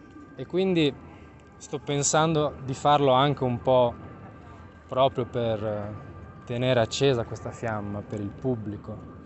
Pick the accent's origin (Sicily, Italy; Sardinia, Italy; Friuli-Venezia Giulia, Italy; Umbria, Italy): Friuli-Venezia Giulia, Italy; Trieste; A me è sempre piaciuto pensare che in realtà da Triestino arrivare alla fine del molo significa anche chiedersi